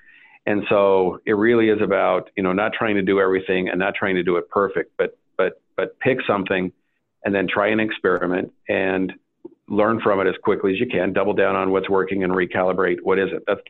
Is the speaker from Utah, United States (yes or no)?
yes; Utah, United States; Like I said, I grew up in Utah. So a lot of times when I say feel, people think I'm saying the word, the name feel, P-H-I-L. And growing up in Southern Utah, they're pronounced the same way.